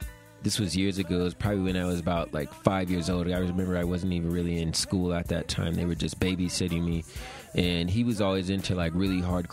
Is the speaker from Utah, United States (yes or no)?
yes; Salt Lake City, Utah, United States; I'm from Salt Lake City, Utah.